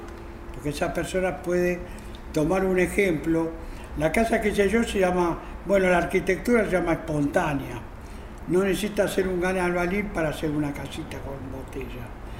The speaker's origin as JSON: {"language": "Spanish", "town": "Mataderos", "region": "Buenos Aires", "country": "Argentina", "tie": "born there", "said": "No, yo nací en Mataderos. Ajá. Y vivo en la Ribera hace 60 años."}